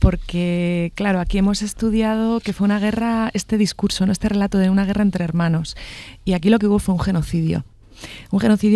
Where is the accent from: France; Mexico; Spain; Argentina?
Spain; Castile and León; abrimos temporada aquí en mi tierra, en Castilla y León